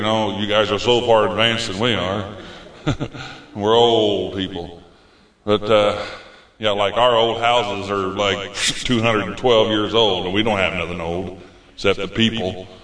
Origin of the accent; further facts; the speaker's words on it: Illinois, United States; I'm from Illinois in the United States, so I pastor a little church in Indiana right now, and there's about 22 of us.